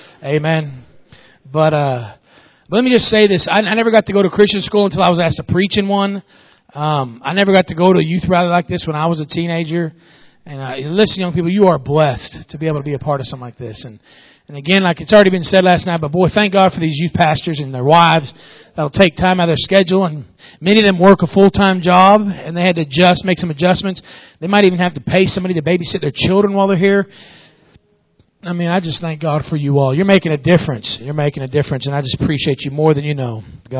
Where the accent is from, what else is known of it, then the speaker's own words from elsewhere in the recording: Kentucky, United States; also born or lived in Florida; I was born in Florida and played high school football in Kentucky. And so I tend to lean a little bit more that southern way.